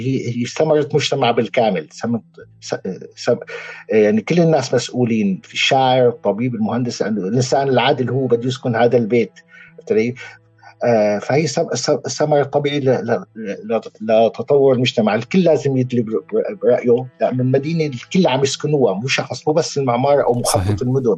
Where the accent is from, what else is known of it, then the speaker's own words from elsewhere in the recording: Syria; هلا مثل عندنا بسوريا يمكن سمعت الفترة الماضية انه اعلان عن مشاريع ابراج